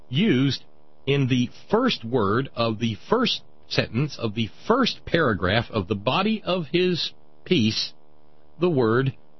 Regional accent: Appalachia, United States; I, for instance, am a hillbilly. I come from Appalachia. So did the other eight generations before me.

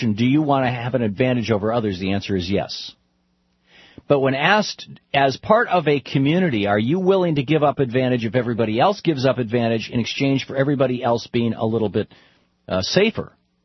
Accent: Michigan, United States; I remember growing up in Michigan, we had Blue Cross Blue Shield, and they were not-for-profit corporations.

